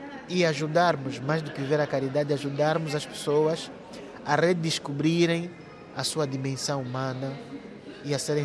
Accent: Angola; lá no nosso país, Angola, de onde venho.

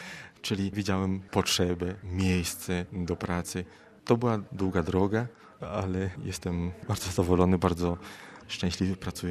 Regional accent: Kielce, Świętokrzyskie Voivodeship, Poland; now in Mexico; I ja wtedy pomyślałem o mojej parafii rodzinnej. Jestem z Kielc

